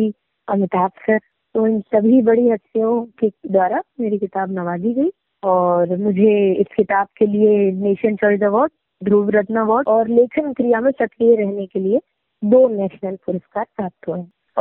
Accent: Bhopal, Madhya Pradesh, India; born there; मैं भोपाल मध्य प्रदेश से हूँ, मेरी पैदाइश स्थान भी वही है, भोपाल मध्य प्रदेश।

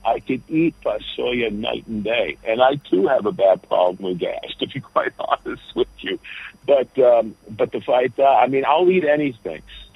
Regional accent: United States; born there; I was born in America. I went to Greek school for one day because I got kicked out.

